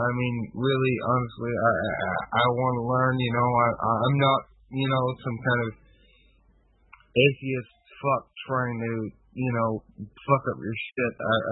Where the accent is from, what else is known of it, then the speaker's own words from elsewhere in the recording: Belfast, Northern Ireland, United Kingdom; Yeah, I'm originally from Belfast.